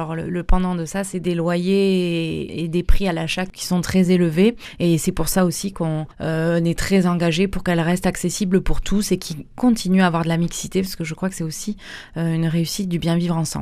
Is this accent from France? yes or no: yes; Pibrac, Occitanie, France; j'ai grandi à Pibrac, j'y habite depuis que je suis née.